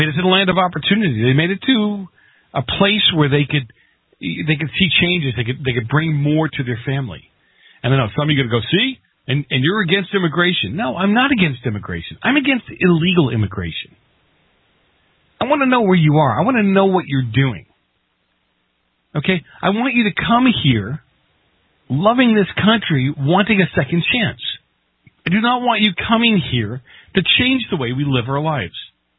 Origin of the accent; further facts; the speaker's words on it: Boston, Massachusetts, United States; when I grew up in Boston as a kid, we had, we had segregated areas.